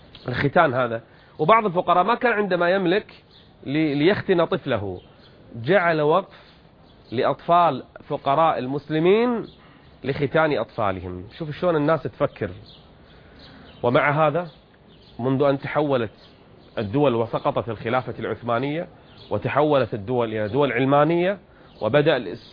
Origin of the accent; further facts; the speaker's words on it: Qatar; عندنا في قطر نفس الشيء